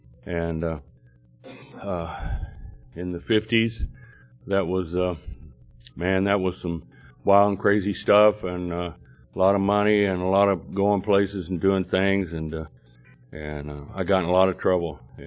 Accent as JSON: {"language": "English", "region": "Texas", "country": "United States", "tie": "born there", "said": "I was born in Texas, and so you'll know the difference between a fairy tale and a Texas tale."}